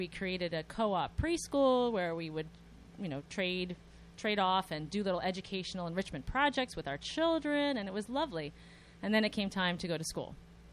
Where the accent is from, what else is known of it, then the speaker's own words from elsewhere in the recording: Chevy Chase, Maryland, United States; I grew up in outside of Washington, D.C. in a town called Chevy Chase, Maryland.